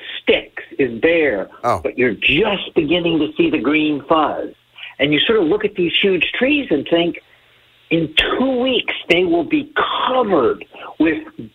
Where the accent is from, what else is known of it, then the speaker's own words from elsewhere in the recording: Miami, Florida, United States; now in Washington, United States; And I grew up in Miami, Florida.